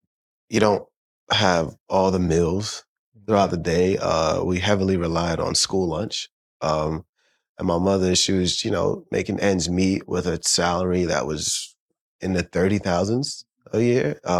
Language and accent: English; Brooklyn, New York, United States; born there; So I was born in Brooklyn, New York.